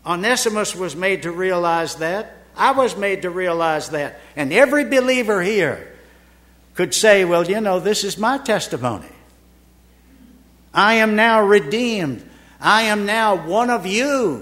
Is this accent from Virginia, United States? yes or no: yes; Richmond, Virginia, United States; I heard it that day at Grace Gospel Chapel in Richmond, Virginia now, my hometown.